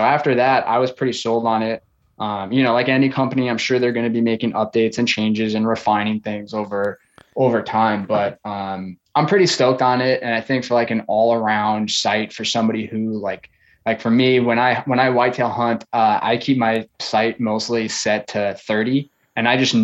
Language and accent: English; Long Island, New York, United States; So I grew up on Long Island, New York. So it's a lot of suburban hunting there.